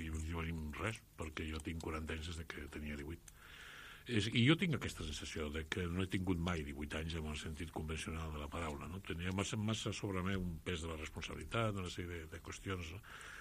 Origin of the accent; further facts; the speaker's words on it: Barcelona, Catalonia, Spain; soc de Barcelona, en primer lloc, no? Després em reconec com a membre d'una d'una consciència i d'una comunitat catalana, i després tinc suficients arrels a tota Espanya pels fets originals de la meva família